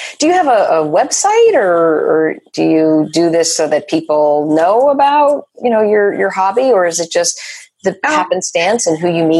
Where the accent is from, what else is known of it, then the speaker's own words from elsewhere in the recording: New Jersey, United States; home state, New Jersey.